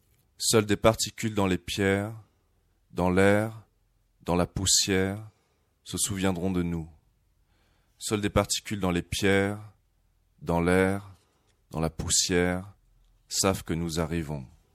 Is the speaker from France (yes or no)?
yes; Paris, Île-de-France, France; now in Marseille, France; ça fait 3 ans et demi que j'habite à Marseille, même si je suis parisien d'origine.